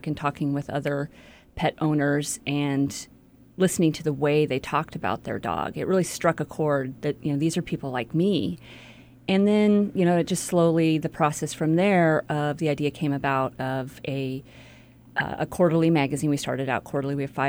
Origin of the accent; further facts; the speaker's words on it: Alaska, United States; I'm originally from Alaska, and so a lot of my clients were from Alaska.